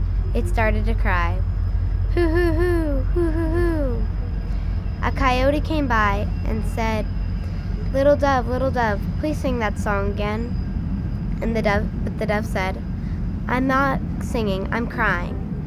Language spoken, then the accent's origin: English; Cape Girardeau, Missouri, United States; I'm from Cape Girardeau, Missouri